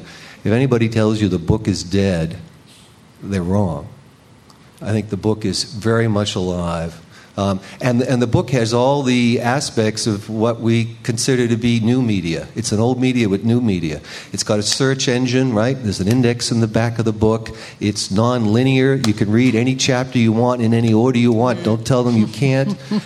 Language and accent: English; Ireland; I'm an Irishman